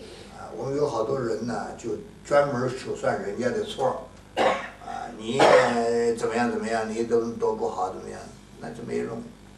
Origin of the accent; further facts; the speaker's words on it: China; 就得磕牙，我们中国人叫磕牙